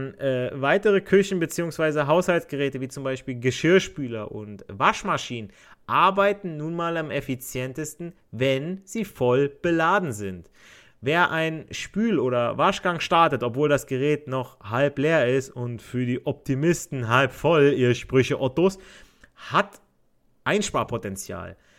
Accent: Italy; also ich als Italiener sage

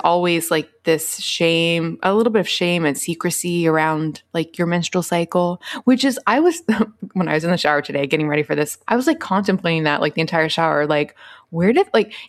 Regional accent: the South, United States; now in Atlanta, United States; I'm from Atlanta now, as you know, but raised in the Bible Belt South. And so it's interesting because I grew up in this microcosm of like a Christian upbringing.

